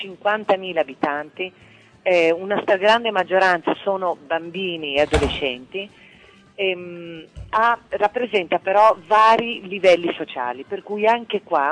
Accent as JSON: {"language": "Italian", "country": "Brazil", "said": "riesce a dare a noi, che veniamo dal Brasile con problematiche completamente diverse"}